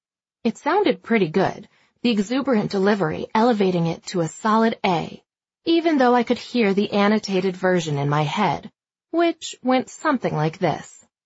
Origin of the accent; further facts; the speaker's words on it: Atlanta, Georgia, United States; Hello, boys and girls … I grew up right here in Atlanta and graduated from the University of Georgia.